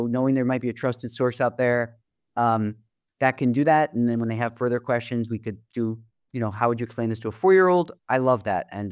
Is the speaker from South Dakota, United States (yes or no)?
no; New York, United States; And again, obviously as a New Yorker, I'm so grateful at the work you're leading right here in New York City